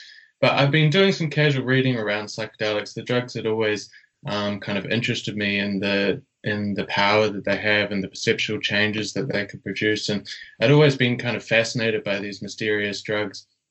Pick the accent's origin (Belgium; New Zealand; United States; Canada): New Zealand; also born or lived in Australia; I'm from New Zealand, but was doing my study in Australia.